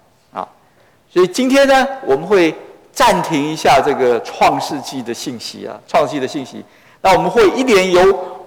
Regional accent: China; 我们中国人一样可以领受神的恩典

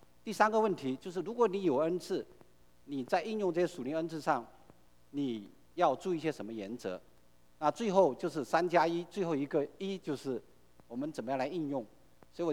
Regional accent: China; 对，我是从大陆来的，我们都很清楚。

